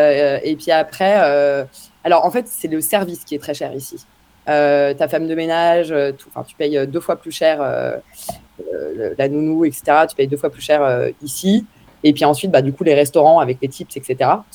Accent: France; now in New York, United States; en tant que Français à New York et donc amateur normalement de bonne nourriture

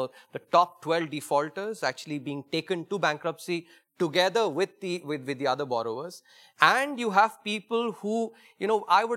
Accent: India; Now, you know, for me as an Indian, this is unheard of.

